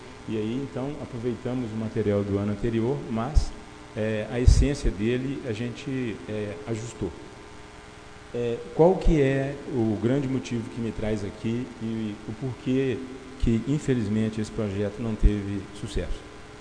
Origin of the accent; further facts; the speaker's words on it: Itabirito, Minas Gerais, Brazil; Como diz aí, nascido e criado aqui em Teberito.